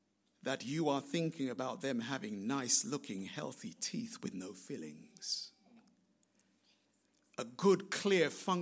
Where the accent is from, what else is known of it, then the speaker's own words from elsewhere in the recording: London, United Kingdom; And I remember growing up in London